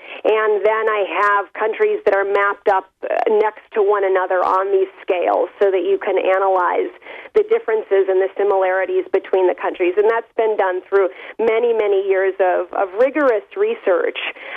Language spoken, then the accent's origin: English; Minnesota, United States; now in France; so I'm from Minnesota, and I've lived in France now 15 years, but I'm still, I'd say, deeply American in my roots.